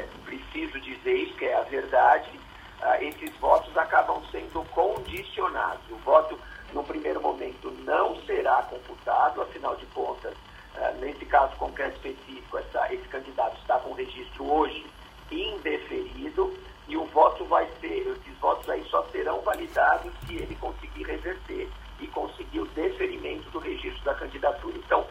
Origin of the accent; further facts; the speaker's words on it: São Paulo, Brazil; eu sou do Estado de São Paulo